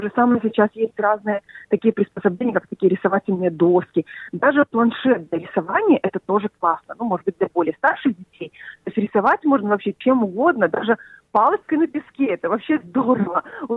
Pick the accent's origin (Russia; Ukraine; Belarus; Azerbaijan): Belarus; moved away as an adult; now in Australia; Я приехала из Беларуси. Мы уже живем 15 лет в Австралии. Приехали в 2008 году.